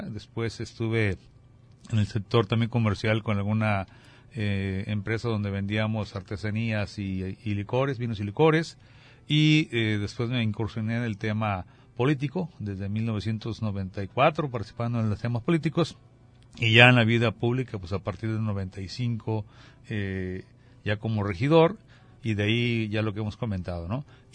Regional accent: Puerto Vallarta, Jalisco, Mexico; also born or lived in Tepic; yo soy de originario de Tepic, Nayarit. Sin embargo, tengo aquí casi 48 años de mi vida viviendo en Puerto Vallarta, así que pues creo que soy pata salada ya de nacimiento prácticamente. Y bueno, toda pues la escuela, la secundaria, la preparatoria aquí en Puerto Vallarta, la universidad

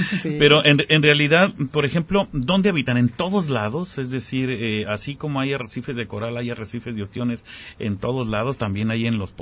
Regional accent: Empalme, Sonora, Mexico; yo recuerdo donde me crié, en Empalme, Sonora

